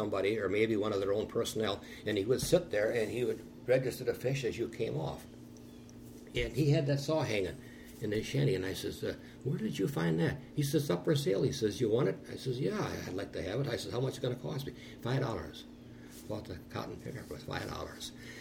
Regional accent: Neenah, Wisconsin, United States; also born or lived in Combined Locks; I live here in Neenah, Lake Winnebago. And I was born in Combined Locks. And at age three, it was 1931, December 13th, I was born. And then when I was 3 years old, my mother and my dad bought a farm out this side of Neenah here.

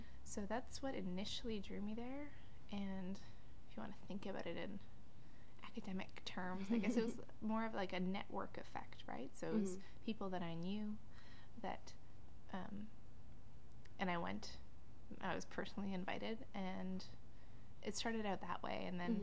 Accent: Canada; I'm Canadian, so I thought, it's to give priority to Wisconsinites, and Americans before Canadians.

